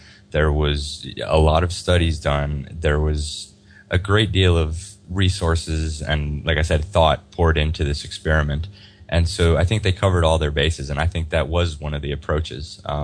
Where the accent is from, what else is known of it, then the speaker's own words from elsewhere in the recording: United States; I come in as an outsider. I have, I wasn't raised in this system. I have a completely different perspective as an American.